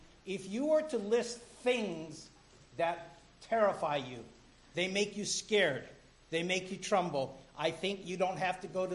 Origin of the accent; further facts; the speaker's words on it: Hawaii, United States; Growing up in Hawaii, my dad taught us to respect the Pacific Ocean.